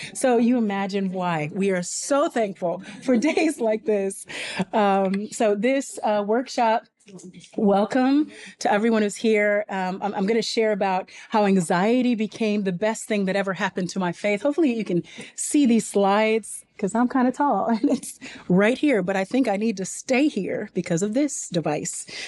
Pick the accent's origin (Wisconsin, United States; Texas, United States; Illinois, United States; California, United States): California, United States; And for me, I was raised in California. So this is new city, new friendships, new church responsibilities.